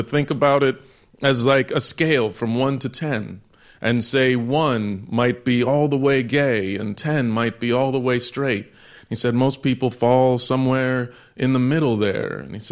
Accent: Texas, United States; I grew up in Texas, which for those of you who don't know, Texas is one of those states that gets to determine what your children's textbooks are like.

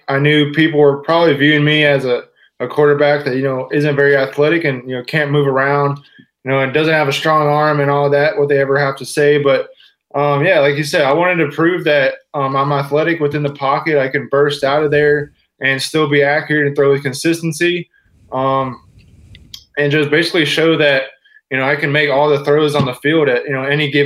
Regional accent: Manvel, Texas, United States; Manville, Texas.

